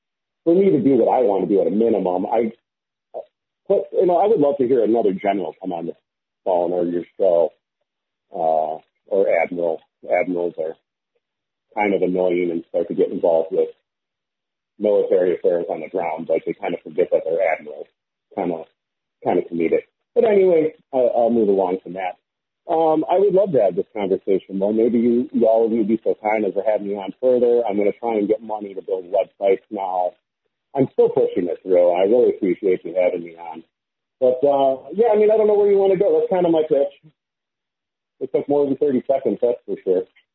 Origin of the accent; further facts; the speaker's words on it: Wisconsin, United States; I grew up here in Wisconsin, a lot of military here where I grew up.